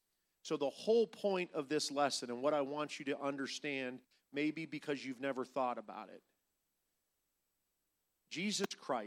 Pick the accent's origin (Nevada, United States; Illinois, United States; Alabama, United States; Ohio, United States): Ohio, United States; Niles; I could take you to the house that I grew up in Niles, Ohio.